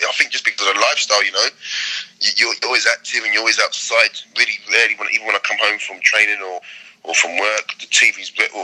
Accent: Slough, South East England, United Kingdom; moved away as an adult; now in Australia; being born and bred in Slough, and that's where my home comforts are.

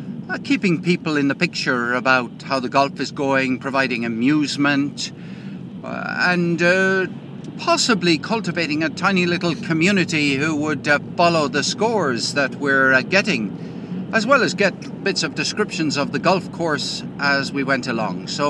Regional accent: Limerick, Munster, Ireland; moved away; That was a bit like what it was like for me growing up in Limerick. And that was one of the reasons why I was delighted to get away from the place.

